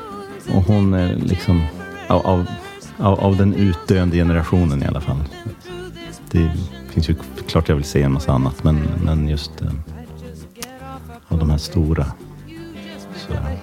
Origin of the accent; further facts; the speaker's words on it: Piteå, Norrbotten County, Sweden; moved away as an adult; now in Stockholm, Sweden; jag flyttade till Stockholm då från Piteå när jag var 18